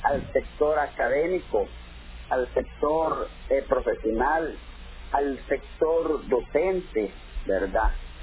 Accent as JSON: {"language": "Spanish", "country": "El Salvador", "said": "como todo salvadoreño, pues estamos obligados"}